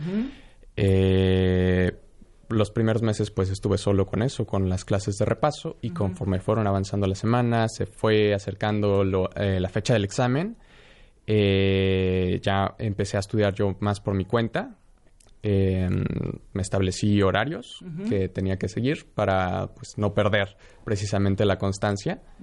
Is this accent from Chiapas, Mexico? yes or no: no; Mexico City, Mexico; Yo también soy de la Ciudad de México, del sur.